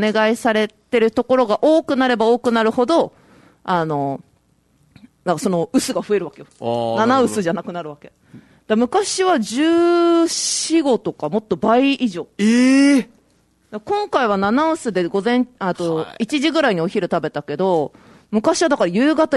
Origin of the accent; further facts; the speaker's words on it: Okinawa, Japan; accent: Okinawan; 私沖縄のなまりするからね。だからよとか言っちゃうし。